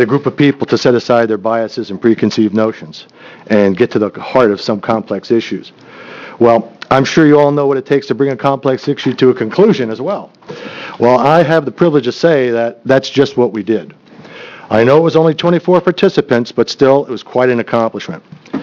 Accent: Portland, Oregon, United States; I'm from Portland, Oregon.

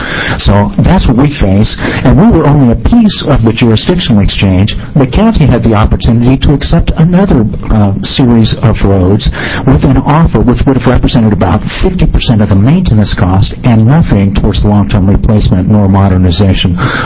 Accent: Grants Pass, Oregon, United States; this guy leaned over and said, "Now, where are you from?" And I said, "I'm Grants Pass."

